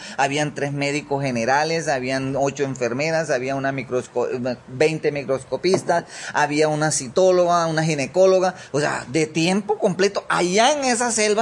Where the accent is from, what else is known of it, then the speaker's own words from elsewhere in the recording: Córdoba, Colombia; also born or lived in Antioquia; Yo nací en Antioquia, pero me crié en el sur de Córdoba, concretamente en lo que es la región del Manso, Llanos del Tigre, Sinú, sector Manso Tigre, Sinú.